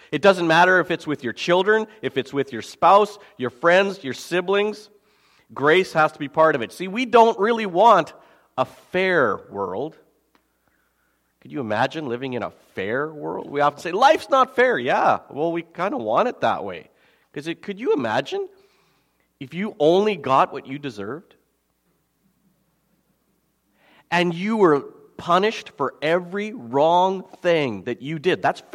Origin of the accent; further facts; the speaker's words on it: Slave Lake, Alberta, Canada; I come from Slave Lake, where a third of the town burned down in 2011.